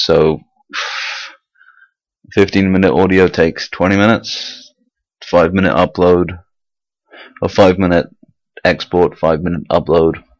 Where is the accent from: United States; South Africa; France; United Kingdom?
United Kingdom; accent: British; British, just so people know that there's a British accent on there. I'm not putting English because I'm not English.